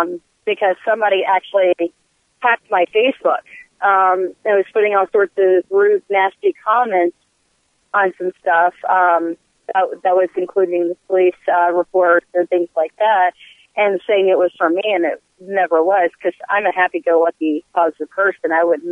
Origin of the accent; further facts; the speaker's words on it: Roanoke, Virginia, United States; I've been out of Roanoke, Virginia. That's my hometown.